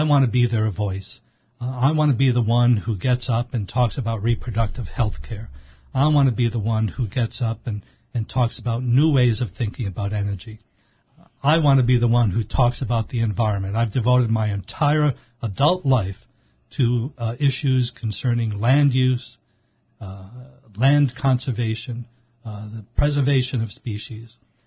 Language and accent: English; Providence, Rhode Island, United States; I grew up in Providence, in what's now known as the North End of Providence. It was a community of Portuguese, Italian, and Irish community, many of them immigrants, many of them first generation to this country